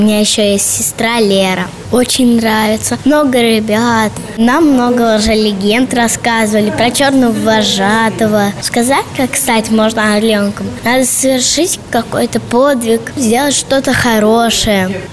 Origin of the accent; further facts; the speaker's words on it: Moscow, Russia; я из Москвы.